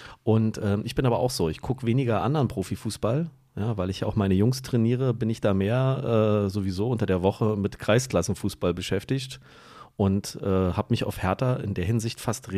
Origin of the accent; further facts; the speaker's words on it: Berlin, Germany; moved away; Und dann bin ich länger hier, als ich in meiner Heimat war.